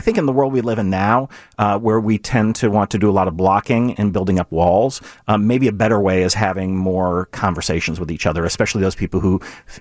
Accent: Kenilworth, Illinois, United States; I grew up in Kenilworth, Illinois, big fan of hip hop music

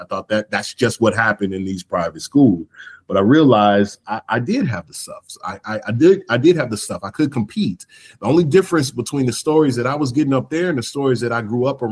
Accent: Dallas, Texas, United States; So I grew up in Oak Cliff, DeSoto, a little bit of Pleasant Grove. I'm, you know, a Southern Dallas kid.

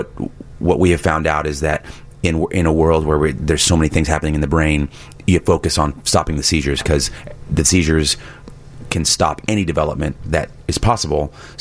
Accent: Texas, United States; also born or lived in New York City / New Jersey; now in Chicago, United States; Well, you know, I grew up in Texas.

